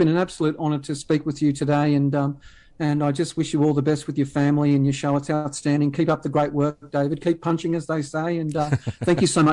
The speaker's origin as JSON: {"language": "English", "country": "Australia", "said": "as an Australian"}